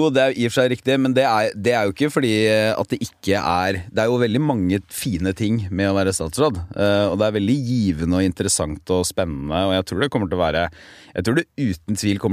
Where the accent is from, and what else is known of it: Telemark, Norway; born or raised there